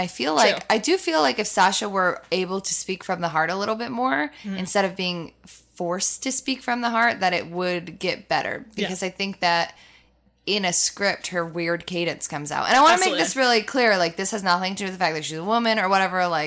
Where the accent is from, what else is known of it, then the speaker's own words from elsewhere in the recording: Midwest, United States; They're terrible. I say that as a Midwesterner.